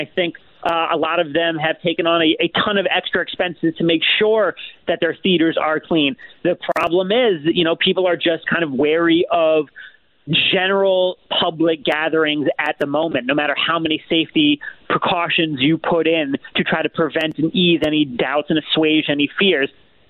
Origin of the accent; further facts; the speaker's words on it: New York, United States; You see, my experience is different from most because I'm a New Yorker.